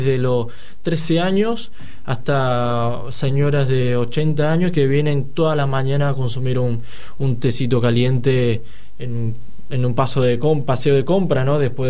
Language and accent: Spanish; Fujian, China; now in Argentina; yo soy de la ciudad de Fujian, de la provincia de Fujian. Y la verdad que muchos de los chinos que estamos en Argentina somos de la provincia.